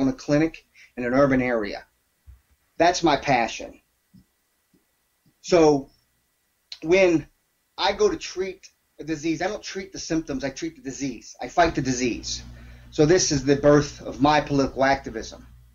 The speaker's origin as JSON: {"language": "English", "region": "New York", "country": "United States", "tie": "born or raised there", "said": "even though I grew up in New York, I was around Hindus, Sikhs, Hasidic Jews, every kind of Christian you can think of."}